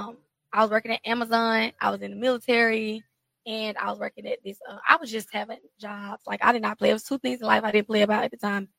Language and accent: English; Atlanta, Georgia, United States; So, like I said in the bio, I'm from Atlanta. I'm from the East Side specifically.